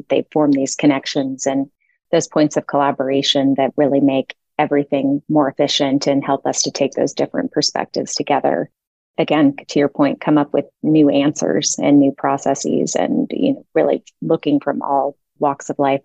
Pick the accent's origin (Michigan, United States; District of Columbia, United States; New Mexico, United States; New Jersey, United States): District of Columbia, United States; Washington; moved away as an adult; also born or lived in Chicago; now in Dallas, United States; I grew up in Washington, D.C. in Chicago and made my way to Dallas almost 20 years ago